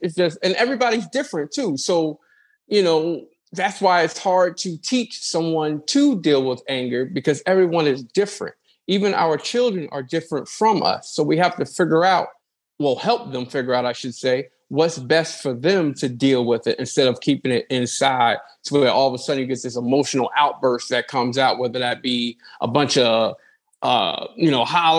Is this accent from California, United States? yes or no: no; New Jersey, United States; because I am from Jersey